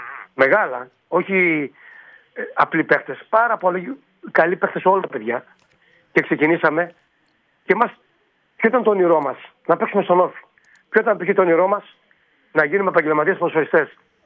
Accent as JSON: {"language": "Greek", "town": "Garipa", "region": "Crete", "country": "Greece", "tie": "born or raised there", "said": "Εγώ στο χωριό μου, τη Γαρίπα."}